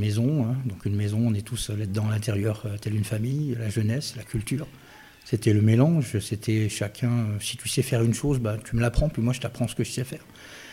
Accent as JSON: {"language": "French", "town": "Beausoleil", "region": "Provence-Alpes-Côte d'Azur", "country": "France", "tie": "born or raised there", "said": "Mon enfance à Beausoleil, bien. C'est une autre époque, une autre façon de vivre"}